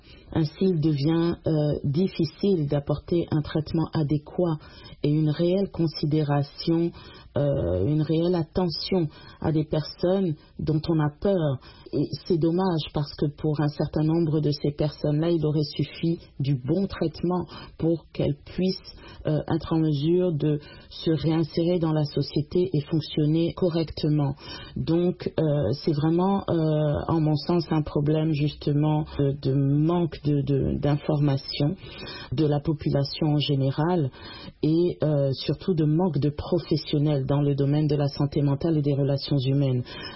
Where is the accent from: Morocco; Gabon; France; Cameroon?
Gabon; dans plusieurs pays africains, comme mon pays d'origine, le Gabon